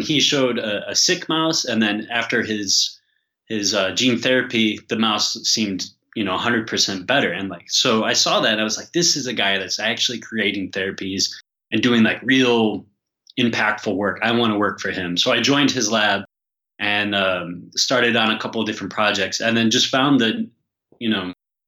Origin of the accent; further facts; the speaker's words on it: Ohio, United States; now in Barcelona, Spain; I'm a comedian based in Barcelona. I'm from the States, though. I grew up in Ohio. And I've been living here in Barcelona for the last 4 years or so.